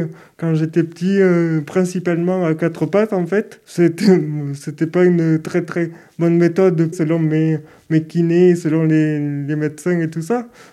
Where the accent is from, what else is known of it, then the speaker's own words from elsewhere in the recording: Toulouse, Occitanie, France; j'ai 30 ans. Je suis de Toulouse, je suis né à Toulouse.